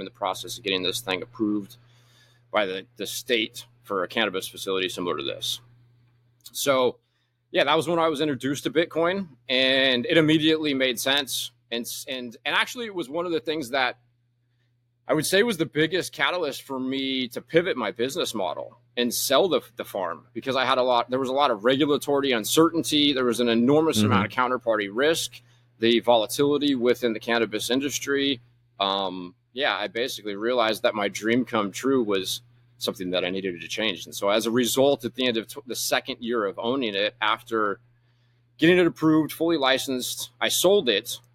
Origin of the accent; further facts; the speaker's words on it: California, United States; now in Northern California, United States; I came to Northern California from Southern California, where I grew up, in 2009. I was 25 years old.